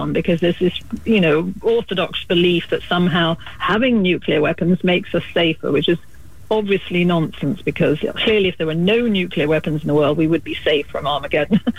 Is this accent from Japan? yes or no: no; United Kingdom; You know, I'm British, obviously, as you can probably tell from my sort of still there somewhat accent.